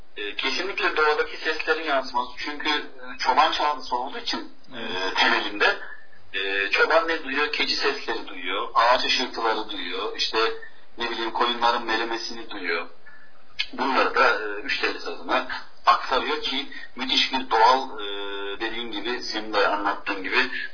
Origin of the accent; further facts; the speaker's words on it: Antalya, Turkey; born there; ben 1988 yılında Antalya merkezde doğdum.